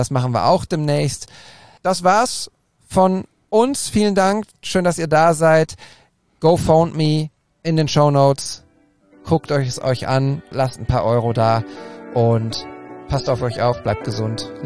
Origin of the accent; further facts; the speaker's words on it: Bochum, North Rhine-Westphalia, Germany; die hat direkt wieder mit dem Ruhrgebiet zu tun, mit Bochum, mit meiner Heimat.